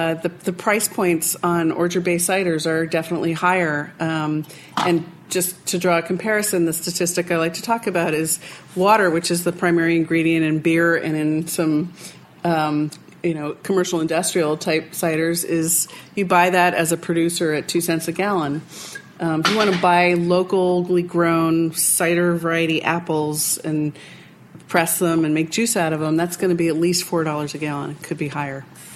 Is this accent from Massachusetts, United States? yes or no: no; Vermont, United States; Well, we've got a Whetstone cider here from Jason MacArthur in southern Vermont. So cheers for my home state.